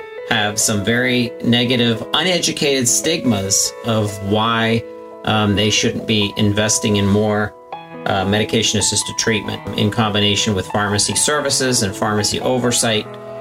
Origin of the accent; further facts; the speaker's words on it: Fayette County, Pennsylvania, United States; I'm from Fayette County, Pennsylvania, in southwestern Pennsylvania. It's about an hour south of Pittsburgh, downtown Pittsburgh